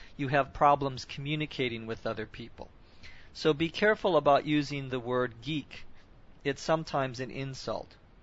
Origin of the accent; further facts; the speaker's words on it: Minnesota, United States; now in California, United States; I live in California, but in my heart of hearts, I still feel I am from Minnesota, meaning that is where my most strongest feelings rather lie.